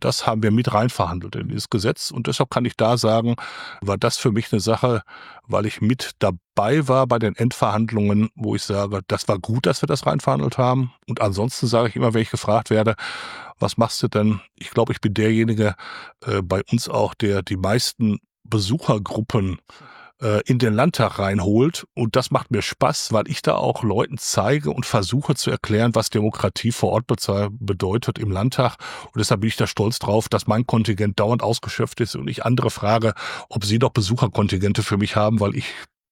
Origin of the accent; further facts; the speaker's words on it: Unna, North Rhine-Westphalia, Germany; dass der Kreis Unna und besonders auch nochmal meine Heimatstadt und diese Kreisstadt Unna noch wahnsinnig was zu bieten hat